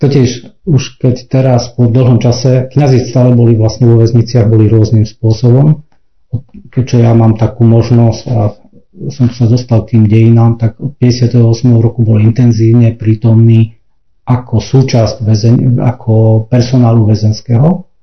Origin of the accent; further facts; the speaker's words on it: Ždaňa, Košice Region, Slovakia; od nás z farnosti, odkiaľ ja pochádzam, farnosť je Čania, ja pochádzam zo Ždane